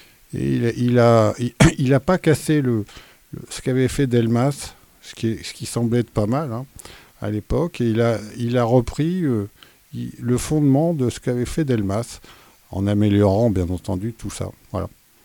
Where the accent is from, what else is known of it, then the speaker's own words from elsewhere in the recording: Paris, Île-de-France, France; now in Montpellier, France; je suis arrivé en 2000 à Montpellier, moi je suis parisien.